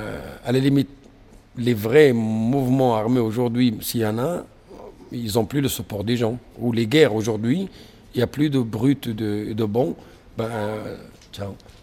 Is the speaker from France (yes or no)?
no; Tunisia; Parce que je viens de Tunisie. Je reviens il y a 2 semaines. C'est un pays que je connais très bien. J'y suis né, j'ai grandi là-bas. J'y vais régulièrement.